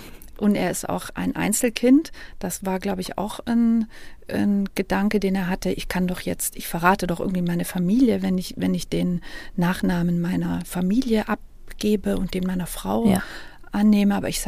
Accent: Baden-Württemberg, Germany; born there; ich bin auch gebürtig aus Baden-Württemberg, nicht aus Bayern.

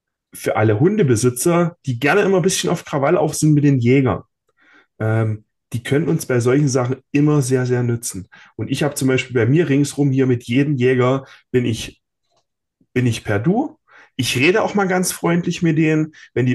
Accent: Wangen, Baden-Württemberg, Germany; ich komme aus Wangen

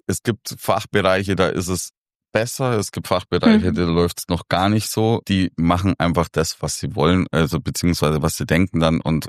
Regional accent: Germany; oder ist das so wie bei uns in Deutschland?

